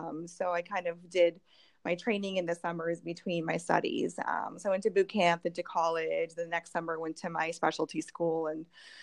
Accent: Andover, Minnesota, United States; now in Lake Wylie, United States; I grew up in Andover, Minnesota, which is a northern suburb of Minneapolis.

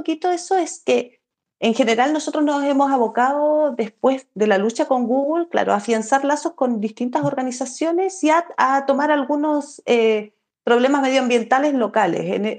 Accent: Chile; salimos a las calles para tratar de que tuviéramos ese derecho como chilenos

